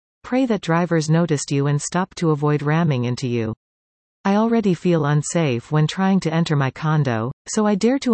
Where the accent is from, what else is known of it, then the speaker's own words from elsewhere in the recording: Canada; As a Canadian citizen, I have the right to live in a safe environment, and there is nothing by law that prohibits car ownership.